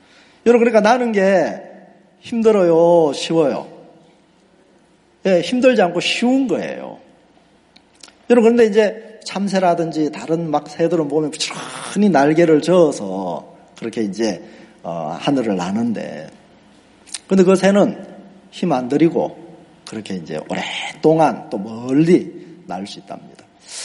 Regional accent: North Jeolla, South Korea; 그래서 제 하나를 넘으면 무주구천동입니다. 그런 시골에서 이제 뭐 시골이라고 할 것도 산골에서 태어나서 중학교 때까지 이제 그곳에서 자랐습니다.

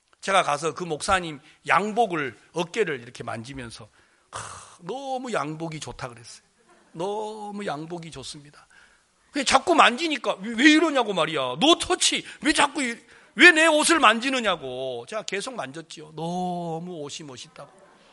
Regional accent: Jeolla, South Korea; 저는 고향이 전라도예요.

